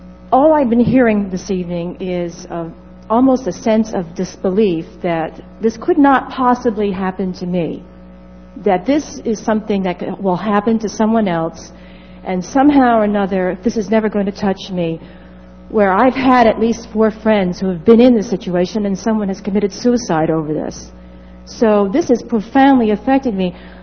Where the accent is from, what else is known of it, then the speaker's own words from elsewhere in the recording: New York City, New York, United States; I'm from New York City, by the way